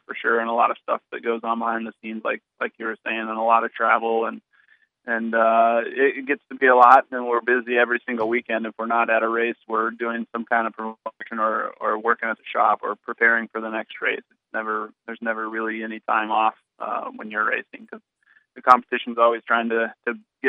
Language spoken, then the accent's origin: English; Thief River Falls, Minnesota, United States; I grew up in Thief River Falls, where the Arcticat factory is